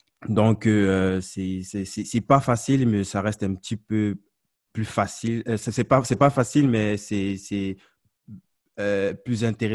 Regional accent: West, Cameroon; first language Homala; French is a second language; je suis originaire de l'ouest du Cameroun, mes parents et... Je suis Bamiléké et ma langue s'appelle le Homala.

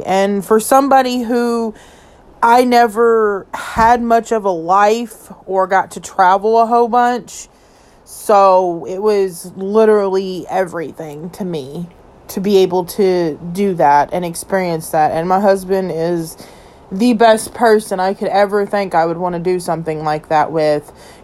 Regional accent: Kentucky, United States; A little bit about me. … from Kentucky. I will be 32 in July.

